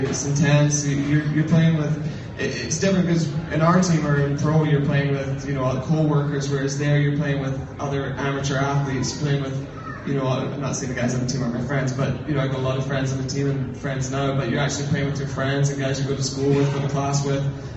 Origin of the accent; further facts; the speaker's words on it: United Kingdom; I'm a British player